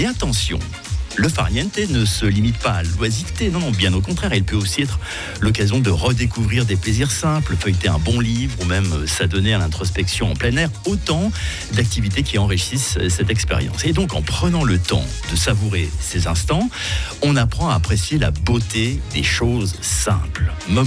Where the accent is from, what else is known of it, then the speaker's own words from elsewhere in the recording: Switzerland; Et nous en avons à revendre chez nous en Suisse.